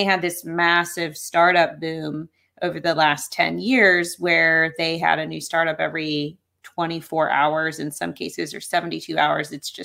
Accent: Denver, Colorado, United States; I grew up in Denver, Colorado, and it's become in the last 10 years like so much different of a place than when I lived there

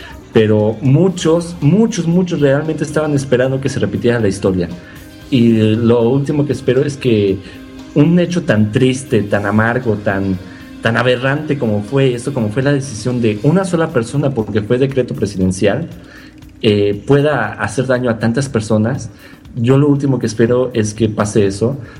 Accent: Mexico; creo que como mexicanos, yo soy también muy de la idea de que la historia se debe aprender

